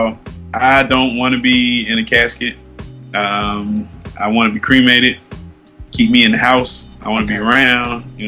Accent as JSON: {"language": "English", "town": "New Orleans", "region": "Louisiana", "country": "United States", "said": "Like, me, I want to have a second line in my funeral. Like, I'm from New Orleans."}